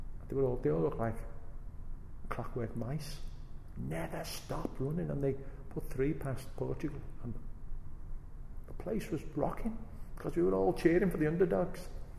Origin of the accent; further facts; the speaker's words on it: Liverpool, North West England, United Kingdom; And when I told him I was from Liverpool, he was most impressed.